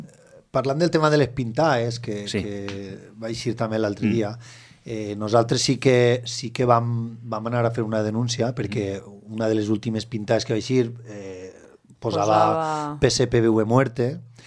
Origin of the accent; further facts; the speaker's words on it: L'Alqueria, Valencian Community, Spain; jo soc de l'Alqueria de tota la vida